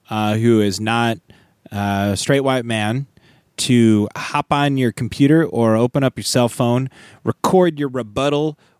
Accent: Pacific Northwest, United States; people talked about it because we're from the Pacific Northwest

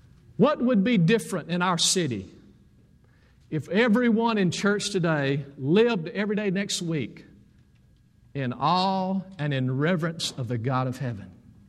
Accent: Bible Belt, United States; and of course I'm from the Bible Belt, and Mom and Dad took me to the church

